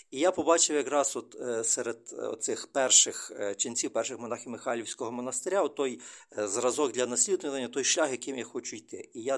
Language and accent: Ukrainian; Pidvolochysk, Ternopil Oblast, Ukraine; born there; Ну, я народився на Тернопільщині, в місті Підволочиськ